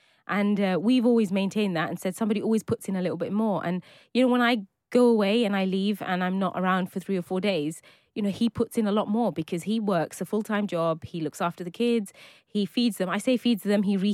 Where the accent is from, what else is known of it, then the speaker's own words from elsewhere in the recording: United Kingdom; And what I've learned over the years of just living, you know, just being British means I get to kind of mix and match the two.